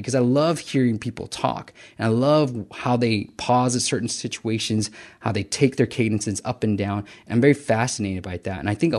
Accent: Fremont, California, United States; So we moved all the way to Union City, California. And I grew up in Fremont, California.

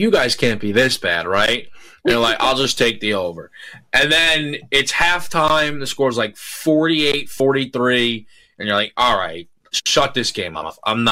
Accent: New York, United States; I feel like I speak very negatively of a lot of these New York teams despite being a New Yorker.

